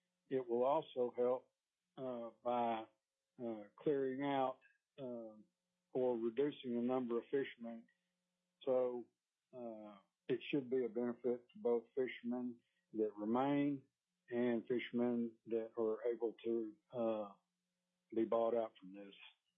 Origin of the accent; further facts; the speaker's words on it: Kenai, Alaska, United States; I'm from Kenai.